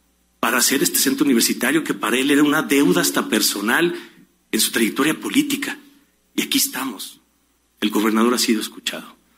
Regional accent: Jalisco, Mexico; todos somos socios de este estado y que todos somos jaliscienses

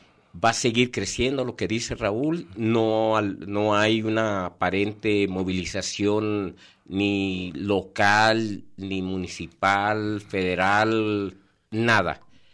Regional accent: Guadalajara, Jalisco, Mexico; Yo sí soy tapatío.

